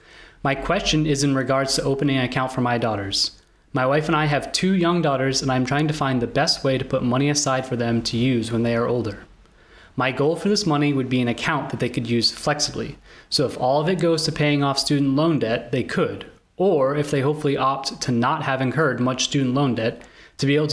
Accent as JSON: {"language": "English", "region": "Massachusetts", "country": "United States", "said": "I'm from Massachusetts."}